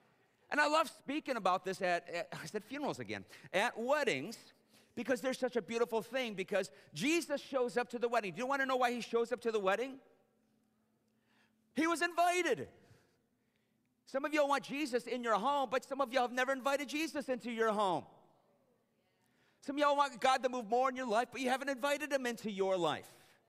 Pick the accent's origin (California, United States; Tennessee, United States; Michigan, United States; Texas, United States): Michigan, United States; Detroit; Now, I grew up in Detroit, but when I went to school in Missouri, something that I heard from a lot of my southern friends, and I don't know how true it is because I'm from the north, I'm a Yankee